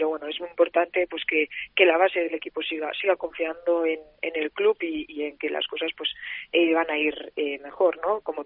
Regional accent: Porrera, Catalonia, Spain; Soy de Porrera, del Priorat. Mi padre es de Falset, pero yo soy de Porrera.

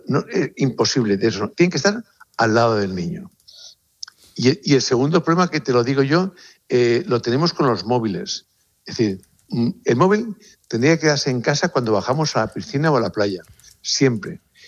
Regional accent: Valencia, Valencian Community, Spain; Yo soy de Valencia, con lo cual te hablo de la paella.

